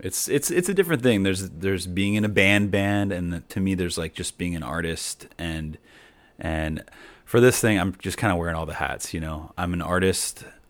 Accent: Keller, Texas, United States; Well, you know, I did live, you know, I grew up in Keller, but I kind of claim Denton.

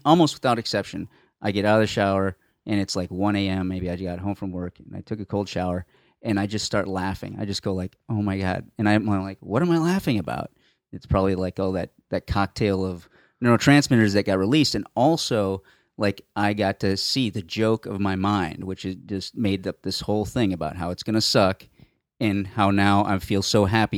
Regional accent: Puerto Rico; I grew up in Puerto Rico.

